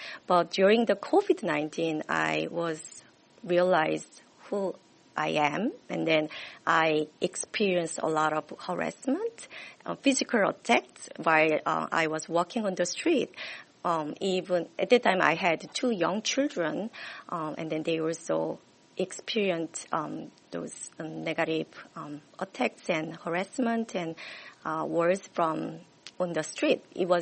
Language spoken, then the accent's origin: English; South Korea; moved away as an adult; now in United States; I am an immigrant. I was an international student. I came to the U.S. to study social welfare because I came from South Korea. But it has been my almost 20 years living in the U.S.